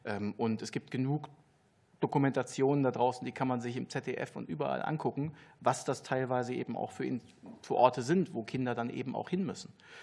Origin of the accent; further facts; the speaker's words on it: Hanover, Lower Saxony, Germany; born there; Ich bin in Hannover geboren, mein Vater war afrikanischer Einwanderer, meine Mutter Deutsche.